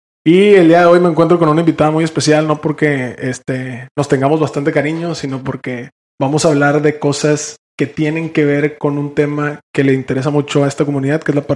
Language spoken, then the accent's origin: Spanish; Nuevo León, Mexico; Para quienes somos de acá de Nuevo León, mejor conocida como la UDEM.